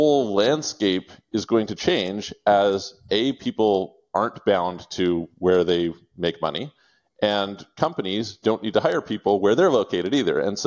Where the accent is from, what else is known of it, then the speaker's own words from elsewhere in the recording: Canada; I'm from Canada.